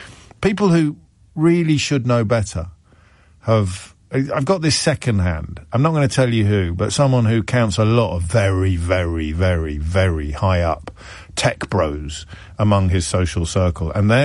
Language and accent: English; Kidderminster, West Midlands, United Kingdom; moved away as an adult; now in London, United Kingdom; You know, I come from Kidderminster. You can barely get further from the Bow Bells. I am no Cockney, but I am a Londoner. Latterly, from the age of 18, 19 onwards